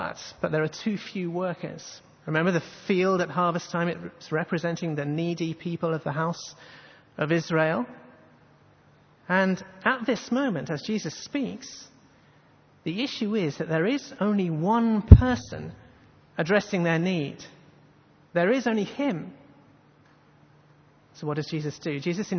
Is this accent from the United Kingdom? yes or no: yes; England, United Kingdom; like the way my Australian friends are compassionate towards me as an Englishman when the cricket is on.